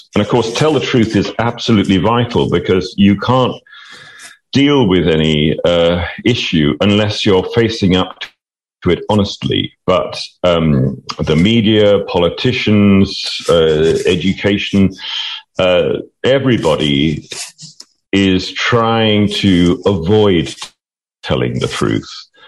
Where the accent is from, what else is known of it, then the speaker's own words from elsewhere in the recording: Bristol, South West England, United Kingdom; from Bristol